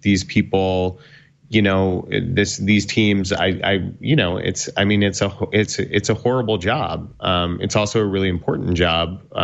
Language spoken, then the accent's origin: English; New York, United States; now in Boston, United States; I used to hate Boston as a New Yorker, but now that I'm here, you know, I got to switch sides.